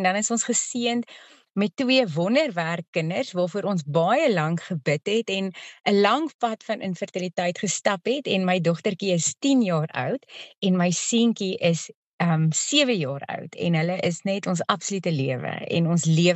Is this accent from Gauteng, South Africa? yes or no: yes; Alberton, Gauteng, South Africa; now in Roodepoort, South Africa; Ek is eintlik al vir so 15 jaar in Roodepoort, maar ek kom eintlik van Alberton af. My hele gesin is nog daar, my hele familie is daar.